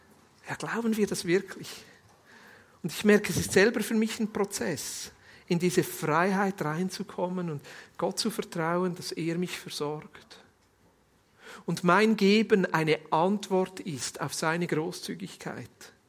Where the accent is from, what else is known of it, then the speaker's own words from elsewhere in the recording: Switzerland; Und wir als Schweizer können das wirklich sagen